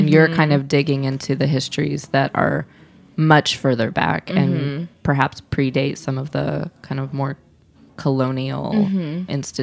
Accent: Midwest, United States; I felt this way as a Midwesterner. I mean, I'm white, but like I grew up eating a lot of meat and potatoes

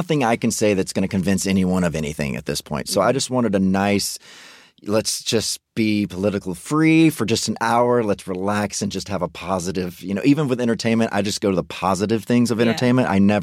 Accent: Mississippi, United States; I'm from Mississippi, so mm-hmm. it's still very taboo.

